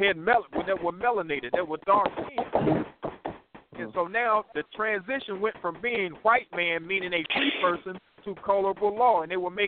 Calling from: North Carolina, United States; I'm calling from North Carolina.

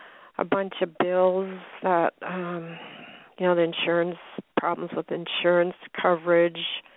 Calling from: Washington, United States; Washington State.

